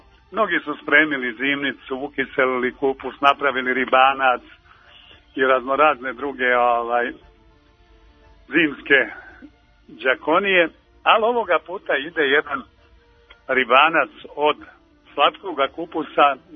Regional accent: Serbia; on se priprema i kod nas u Srbiji.

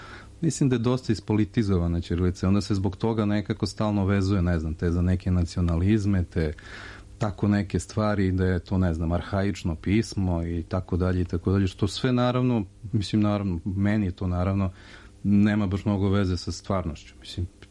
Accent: Serbia; Prosto mi kao Srbi nemamo dovoljno sadržaja na srpskom jeziku koje može

